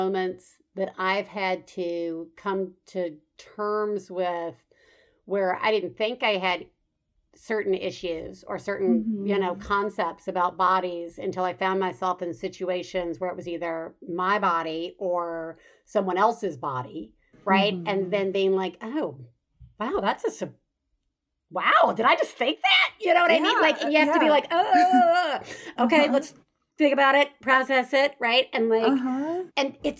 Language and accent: English; Deep South, United States; I grew up in the Deep South, and, you know, I mean, kids were on, you know, diet pills were put in lunch boxes